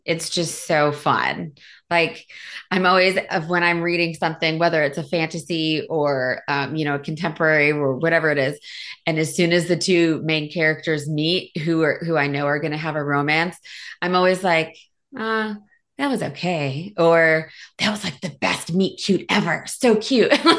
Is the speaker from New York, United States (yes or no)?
yes; New York, United States; also born or lived in Chicago; now in South Carolina, United States; I grew up in Western New York and then lived in Chicago for 11 years.